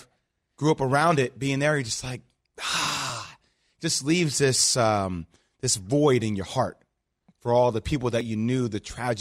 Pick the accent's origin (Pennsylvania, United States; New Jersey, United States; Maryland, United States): New Jersey, United States; Yeah, I grew up in New Jersey, tri-state kid.